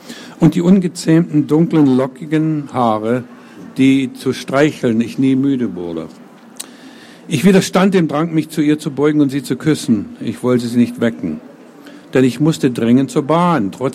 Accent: Germany; now in United States; es ist eben nicht mehr meine Heimat. Da gibt es eine ganze Menge gute Sachen, aber gefühlsmäßig bin ich eben nicht mehr Deutscher, weil ich mich tatsächlich dazu gezwungen habe, Amerikaner zu werden. Und das Deutsche für jahrelang verleugnet habe.

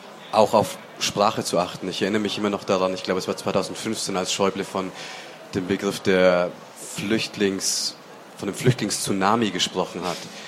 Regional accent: Bavaria, Germany; Ich bin in Bayern groß geworden.

